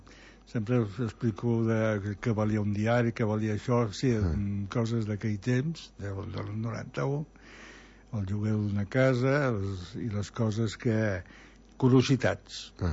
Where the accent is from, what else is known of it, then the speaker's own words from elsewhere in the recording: Barcelona, Catalonia, Spain; born there; jo vaig néixer a Gràcia